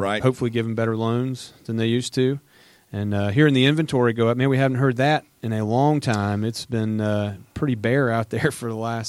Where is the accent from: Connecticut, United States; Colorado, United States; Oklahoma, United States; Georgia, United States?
Georgia, United States; Roswell; And, you know, I'm from here. I'm born and raised in Roswell, and I'm always happy to say that I'm from the place everybody's moving to than where they're moving from.